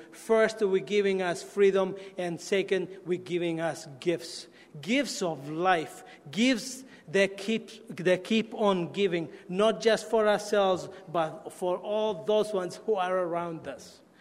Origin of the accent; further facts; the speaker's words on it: Italy; If you grew up in a little house in which I grew up back in Italy